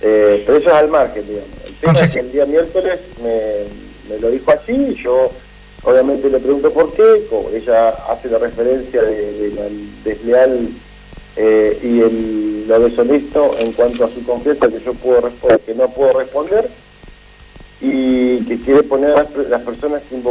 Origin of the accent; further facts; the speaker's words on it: Paraná, Entre Ríos, Argentina; Yo soy de Paraná y viví en Paraná.